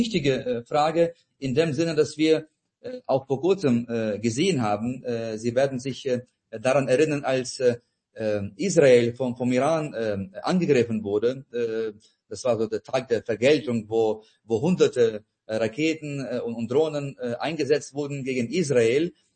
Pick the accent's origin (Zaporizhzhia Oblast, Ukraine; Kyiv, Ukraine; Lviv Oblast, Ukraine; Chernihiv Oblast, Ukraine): Lviv Oblast, Ukraine; Lviv; nicht weit von meiner Heimatstadt Lviv